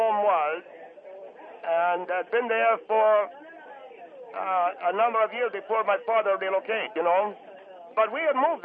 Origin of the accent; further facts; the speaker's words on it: Greece; also born or lived in Cyprus; now in United States; No, I'm from Greece, but we left Cyprus, and we had moved to Cyprus, my father's business, long years ago, and resettled in the United States.